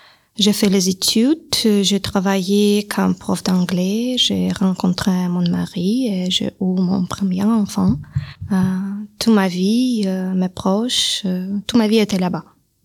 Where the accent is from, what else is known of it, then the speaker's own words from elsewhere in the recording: Dnipro, Dnipropetrovsk Oblast, Ukraine; moved away as an adult; now in Pernay, France; Je viens d'Ukraine, de la ville de Dnipro. J'ai 34 ans.